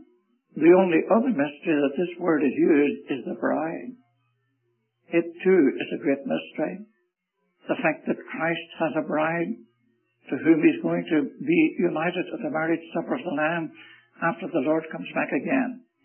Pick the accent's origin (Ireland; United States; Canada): Ireland; And by the way, although I'm an Irishman, I hate to argue.